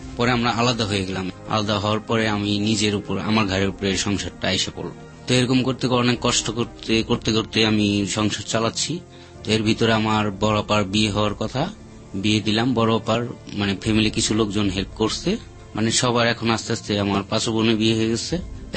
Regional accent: Dhaka, Dhaka Division, Bangladesh; আমার জন্ম পুরান ঢাকা, ছোট থেকে বড় হয়েছে সেখানেই। আমরা খুব নিম্ন শ্রেণীর মানুষ, মানে খুবই কষ্ট করে চলি।

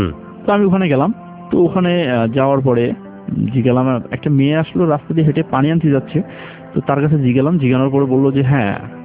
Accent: Satkhira, Khulna Division, Bangladesh; তো বলছে আপনি সাতক্ষীরা থেকে আসছেন? তো আমি জি আমি সাতক্ষীরা থেকে আসছি

